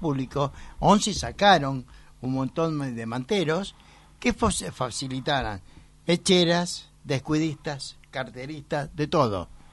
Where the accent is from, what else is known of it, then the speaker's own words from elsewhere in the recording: Buenos Aires, Argentina; yo amo mi ciudad, soy un porteño.